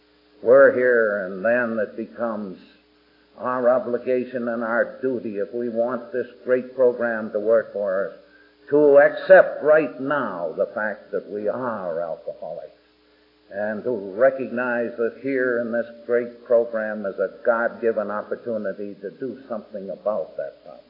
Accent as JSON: {"language": "English", "town": "Boston", "region": "Massachusetts", "country": "United States", "said": "I'm a Bostonian originally."}